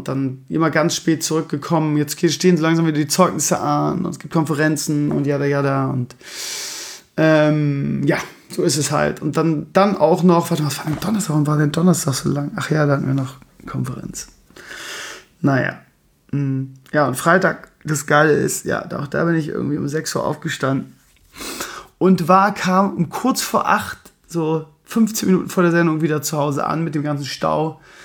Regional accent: Lauenbrück, Lower Saxony, Germany; born or raised there

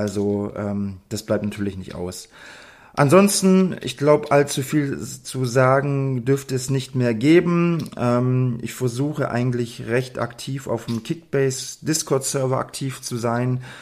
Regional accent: Heidenheim, Baden-Württemberg, Germany; Ich bin 36 Jahre alt, geboren in Heidenheim und lebe auch nach wie vor hier in der Stadt.

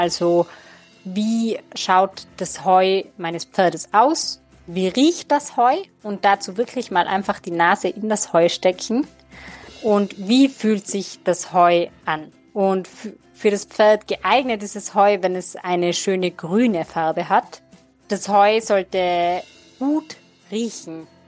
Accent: Austria; bei uns in Österreich

